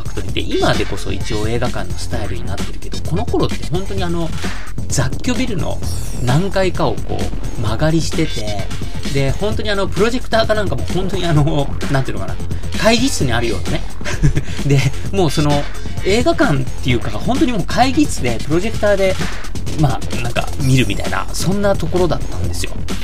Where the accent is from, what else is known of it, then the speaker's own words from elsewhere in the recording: Tachikawa, Tokyo, Japan; 僕はあの子供の頃立川で育ったんですけど、